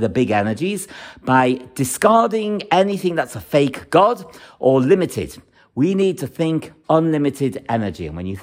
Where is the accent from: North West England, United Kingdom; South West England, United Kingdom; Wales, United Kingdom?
North West England, United Kingdom; Liverpool; I was born in Liverpool, I grew up in Liverpool.